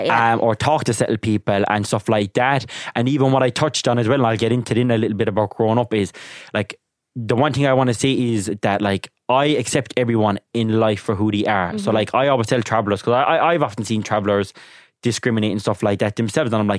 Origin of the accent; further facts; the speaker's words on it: Ireland; even though I'm proud to be a traveler, I'm proud with our culture and our community. I do find that like for me growing up as an Irish traveler